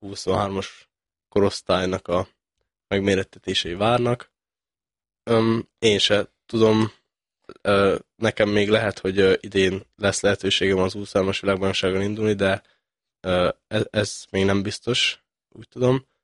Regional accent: Miskolc, Borsod-Abaúj-Zemplén, Hungary; ugye miskolci származású vagyok

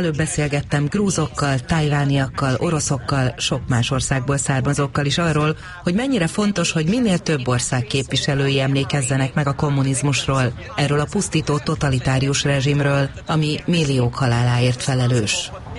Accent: Lithuania; Én személyesen Litvániából származom.

